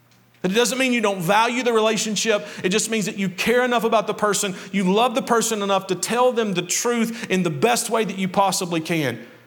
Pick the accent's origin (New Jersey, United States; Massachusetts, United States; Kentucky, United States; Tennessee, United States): Kentucky, United States; Krillsboro; Now, I grew up in Krillsboro, Kentucky, and the way we used to say it is, why have you got to be so hateful?